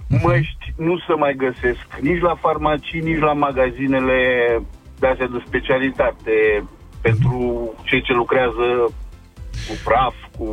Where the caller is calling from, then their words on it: Brescia, Lombardy, Italy; sunt de la Brescia.